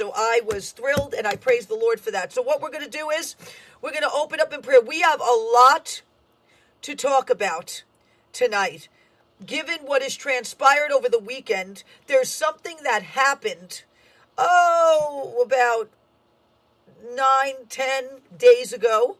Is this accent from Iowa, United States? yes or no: no; Bronx, New York, United States; I'm from the Bronx